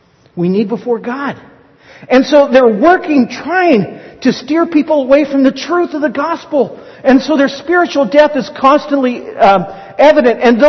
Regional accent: Santa Rosa, California, United States; Where I grew up in Santa Rosa, the closest base or closest waterways to us for the ocean would have been Bodega Bay.

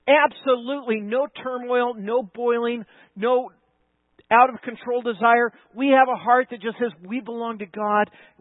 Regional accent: California, United States; I grew up in California in the 60s and the 70s.

